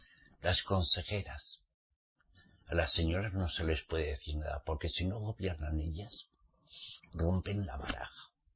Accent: Navarre, Spain; En mi tierra venden un vino cose que es buenísimo. Es que yo soy navarro, ¿saben?

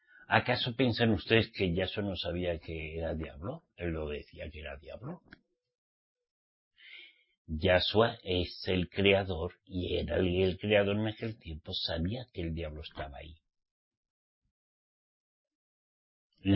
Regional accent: Spain; Soy español. Al menos mi papá y mi mamá me parieron en España.

